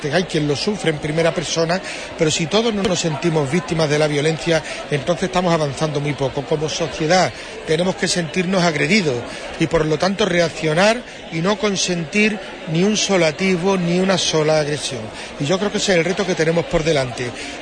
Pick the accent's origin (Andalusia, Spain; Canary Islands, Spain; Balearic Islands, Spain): Andalusia, Spain; Huelva; somos los onubenses un pueblo que lo vivimos muy en primera persona